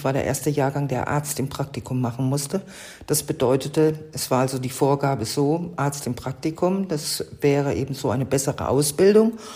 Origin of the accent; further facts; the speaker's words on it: Ludwigshafen, Rhineland-Palatinate, Germany; ich komme nämlich aus Ludwigshafen